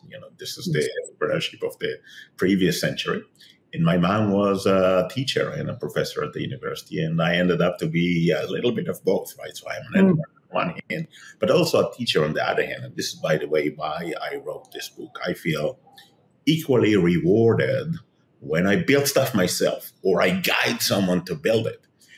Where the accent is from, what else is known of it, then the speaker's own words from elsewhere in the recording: Tel Aviv, Tel Aviv District, Israel; I was born in Tel Aviv, and I was born and raised here in Israel, and ended up to be, as a teenager, a troublemaker, pretty smart one, but a troublemaker.